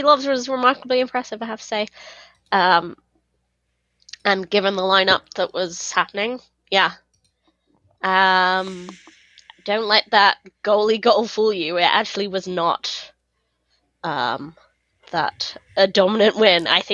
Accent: United Kingdom; I think I'm too British or something.

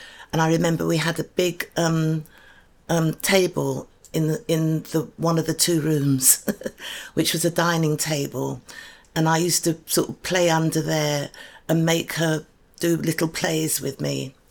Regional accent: London, United Kingdom; Well, I was brought up in Euston in two rooms, mainly with my mother.

